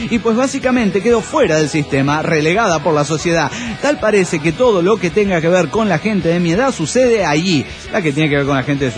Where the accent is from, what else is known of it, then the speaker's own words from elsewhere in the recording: Tecate, Baja California, Mexico; de Tecate, México.